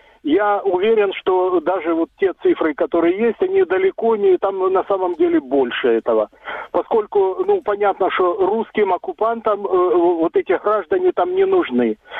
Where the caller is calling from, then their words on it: Dnipro, Dnipropetrovsk Oblast, Ukraine; Добрый вечер … город Днепр.